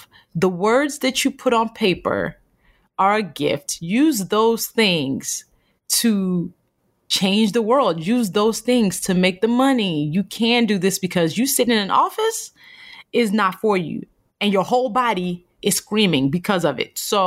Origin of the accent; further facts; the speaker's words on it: Nigeria; born there; a Black woman from Nigeria, because I was born in Nigeria